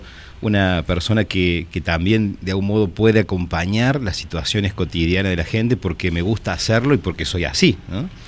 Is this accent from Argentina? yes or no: yes; Santa María de Punilla, Córdoba, Argentina; born there; Mi papá vive todavía donde es la zona donde yo nací, que es Santa María de Punilla, ahí cerquita de Cosquín, digamos, esa zona de Punilla.